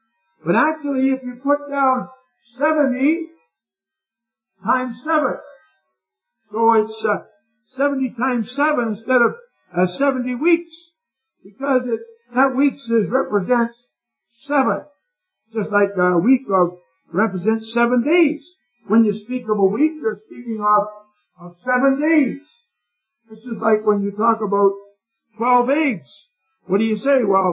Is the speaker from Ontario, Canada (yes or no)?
yes; Ontario, Canada; Not to go farming at all, because I'm from Ontario, Ontario.